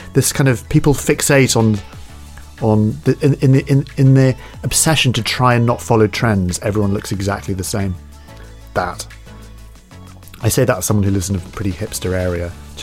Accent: Scotland, United Kingdom; I love Scotland. I grew up there in the West Coast, particularly the Outer Hebrides.

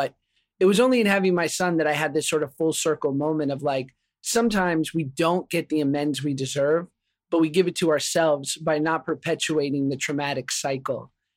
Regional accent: New York, United States; And I grew up in New York, you know, a single mom, public school, like it was so diverse

